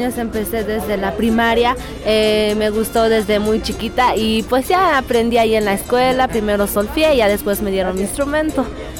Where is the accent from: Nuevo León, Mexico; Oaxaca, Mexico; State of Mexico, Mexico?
Oaxaca, Mexico; Santa María Tlahuitoltepec; soy de Santa María Tlahuitoltepec, Mije, Oaxaca, de donde viene la banda.